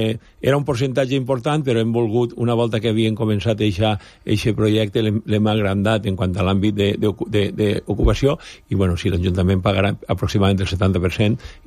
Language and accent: Catalan; Altea, Valencian Community, Spain; ens hem agraït al meu poble, vull dir, que el poble d'Altea ja ha cregut en el nostre projecte